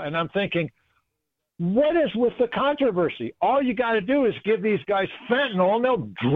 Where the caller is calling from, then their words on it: Mesa, Arizona, United States; I'm calling from Mesa, Arizona.